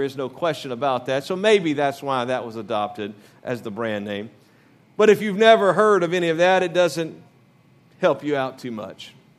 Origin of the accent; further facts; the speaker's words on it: Louisiana, United States; I was raised in Louisiana where every soda is a Coke.